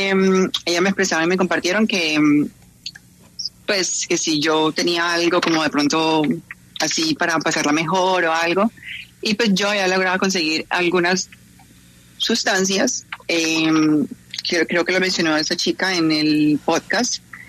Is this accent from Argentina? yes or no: no; Colombia; yo también soy de Colombia.